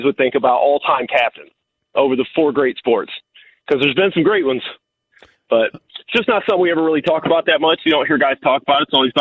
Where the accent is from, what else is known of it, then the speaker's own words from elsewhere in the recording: Detroit, Michigan, United States; because I grew up in Detroit as a Red Wings fan back when the Red Wings were the Yankees of the hockey world.